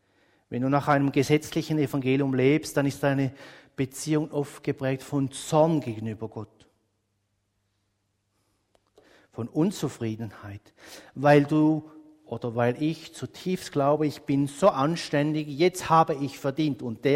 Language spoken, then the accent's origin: German; Switzerland; Das sehen wir als Schweizer doch gern